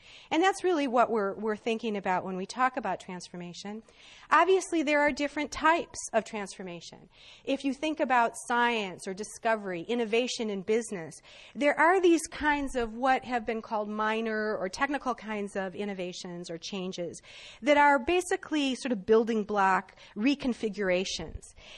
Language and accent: English; Detroit, Michigan, United States; I grew up in Detroit, Michigan, in the 60s and 70s